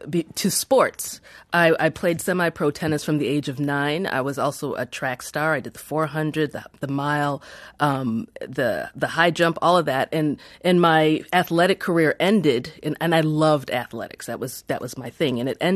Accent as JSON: {"language": "English", "town": "Phoenix", "region": "Arizona", "country": "United States", "said": "I'm from Phoenix, Arizona, and we literally have autonomous vehicles on the road."}